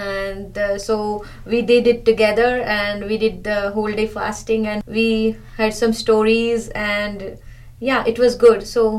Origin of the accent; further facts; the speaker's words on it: India; moved away; I'm from India. I've been here for about 8 months from now.